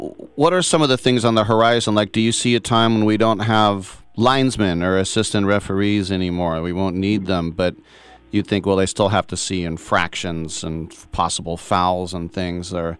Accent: United States; as an American, you know, growing up with football and basketball and baseball

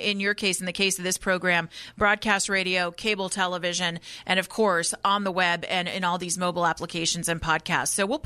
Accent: Los Angeles, California, United States; I grew up in Los Angeles, and I was blessed to have Vin Scully be one of the voices that I probably knew better than almost anybody except for my parents in my life

